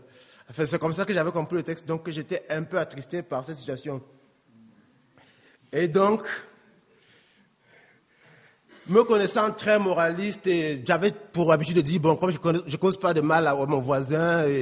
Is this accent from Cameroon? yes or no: yes; Cameroon; je suis Camerounais. J'ai 30 ans, ingénieur agronome